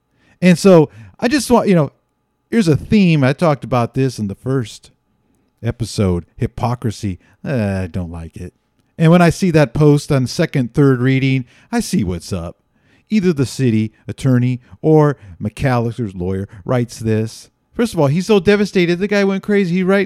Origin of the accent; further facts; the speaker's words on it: Castro Valley, California, United States; The Haystack, the almost town of my youth, growing up in Castro Valley.